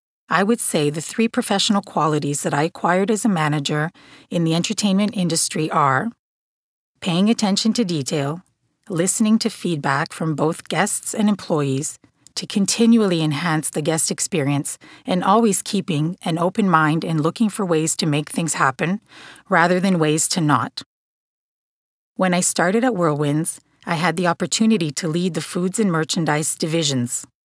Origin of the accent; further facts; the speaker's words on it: Montreal, Quebec, Canada; I am the Operations Manager at the Whirlwinds Theme Park. I was born and raised in the Montreal area.